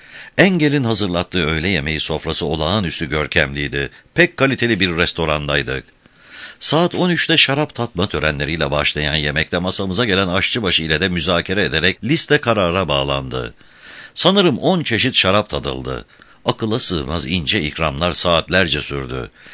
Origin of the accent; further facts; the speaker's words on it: Istanbul, Turkey; born there; İşte ben o zaman İstanbul'da dünyaya geldim. Biz İstanbul'da o zamanlar bütün sokak birlikte yaşardık.